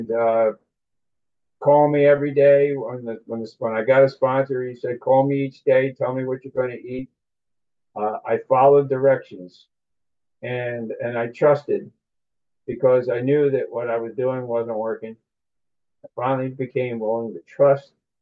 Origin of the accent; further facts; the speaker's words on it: East Coast, United States; I'm from the East Coast, and this was a therapist that was located in downtown Philadelphia.